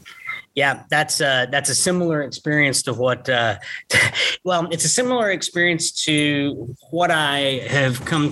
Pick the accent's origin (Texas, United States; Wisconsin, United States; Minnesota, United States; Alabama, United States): Texas, United States; Gainesville; he and I were born next door to each other, 6 weeks apart. I mentioned I went to boarding school. We grew up here in Gainesville, Texas together, went to boarding school together.